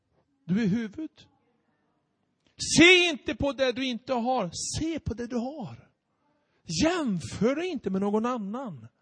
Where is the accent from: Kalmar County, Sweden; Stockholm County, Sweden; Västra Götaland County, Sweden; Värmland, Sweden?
Värmland, Sweden; Hagfors; Och jag predikade hemma i Hagfors.